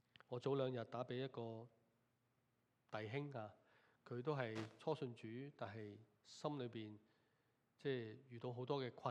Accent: Hong Kong; 我哋系香港嚟啊，弟兄姊妹好多都系香港嚟。

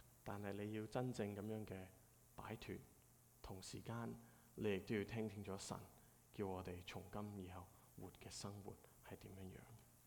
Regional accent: Hong Kong; 喺我哋香港人認知嘅文化方面，係咪啊？

